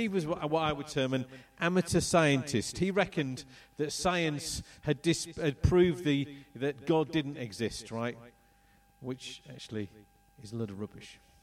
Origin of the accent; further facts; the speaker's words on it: Leeds, Yorkshire and the Humber, United Kingdom; I'm from Leeds